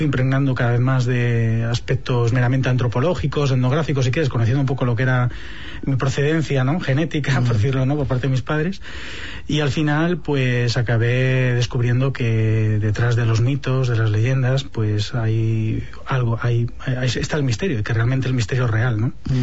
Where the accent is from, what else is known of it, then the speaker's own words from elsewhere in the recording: Madrid, Community of Madrid, Spain; born there; No, yo nací en Madrid.